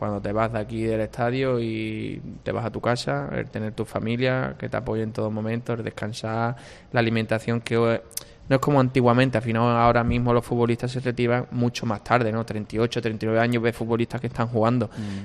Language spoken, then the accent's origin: Spanish; Huelva, Andalusia, Spain; No, yo soy de Huelva, pero sí, mi familia mía es de Huelva